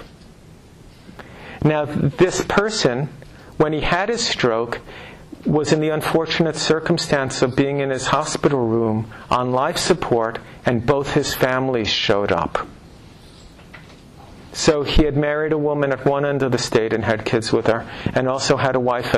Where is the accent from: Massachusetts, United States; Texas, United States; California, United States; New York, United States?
New York, United States; Well, I'm from New York, so in New York, if you were talking about someone and you said they're from Jersey